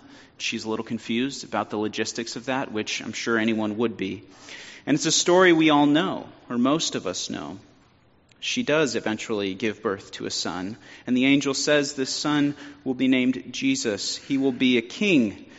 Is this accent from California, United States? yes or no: yes; California, United States; I grew up near the Sierra Nevada mountain range in California.